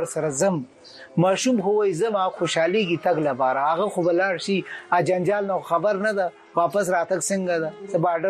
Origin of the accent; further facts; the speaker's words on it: Afghanistan; مسلمانان یو مسلمانان به شک یو مونږ افغانان یو او دا خلک افغانانو ته نه ورکي زه بیا لاړم دوه ته مې ویل مرزه خو افغان یم